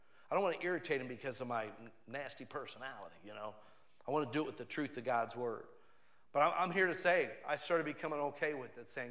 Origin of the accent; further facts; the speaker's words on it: Akron, Ohio, United States; I grew up in Akron, Ohio. Akron, Ohio used to be known worldwide as the rubber capital of the world.